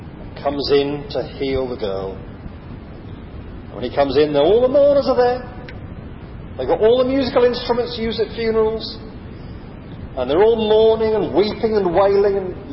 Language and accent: English; England, United Kingdom; Of course, we have to remember we're English, most of us, and that the English don't behave like that. We're very much stiff upper lip.